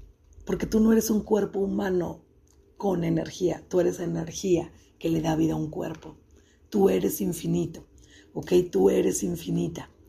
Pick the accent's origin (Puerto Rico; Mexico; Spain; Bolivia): Mexico; soy mexicana, actualmente viviendo donde esté mi maleta. Donde esté mi maleta es mi hogar, en este momento en Guadalajara, sin embargo, pues en diferentes lugares